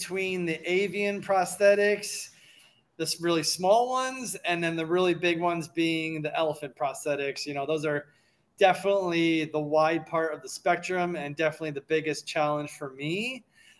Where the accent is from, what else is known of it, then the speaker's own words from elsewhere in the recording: Clinton, New York, United States; now in Arlington, United States; I grew up in upstate New York, a small town called Clinton, kind of in the middle of nowhere, cow country. Played a lot of sports up there.